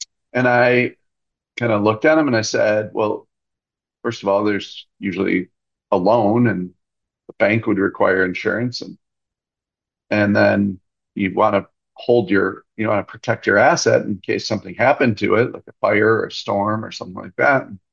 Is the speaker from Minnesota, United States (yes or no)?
yes; Shoreview, Minnesota, United States; Anybody who's listened to the show knows that I'm proud of growing up in Shoreview. Even some people in Shoreview are proud of me growing up there.